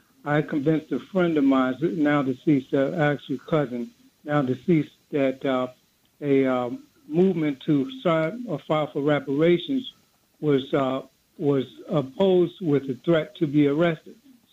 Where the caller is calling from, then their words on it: Plainfield, New Jersey, United States; I'm calling from Plainfield, New Jersey.